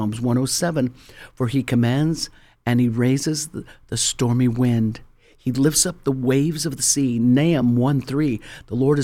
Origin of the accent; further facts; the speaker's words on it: Colorado, United States; I'm from Colorado. We're used to 2 feet of snow, maybe three up in the mountains.